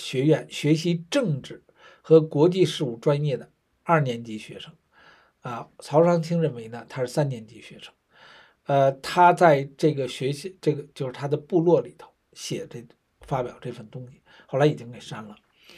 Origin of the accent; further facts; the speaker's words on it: China; moved away; 我们都是从大陆过来的。